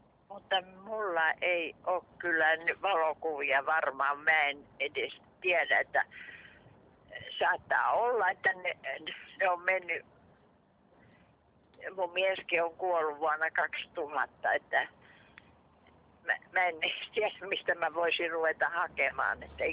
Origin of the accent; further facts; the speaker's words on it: Hämeenlinna, Kanta-Häme, Finland; Me ollaan alun perin Hämeenlinnasta kotosi.